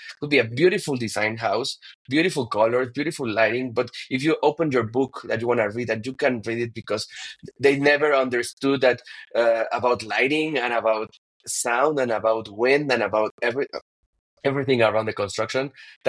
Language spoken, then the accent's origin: English; Mexico City, Mexico; English is a second language; and now I'm back to Mexico City, my hometown, and for the last 10 years